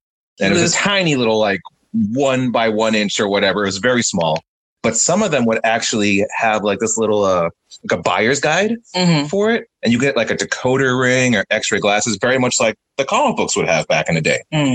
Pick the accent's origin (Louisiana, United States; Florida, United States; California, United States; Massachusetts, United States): Massachusetts, United States; We're from Massachusetts.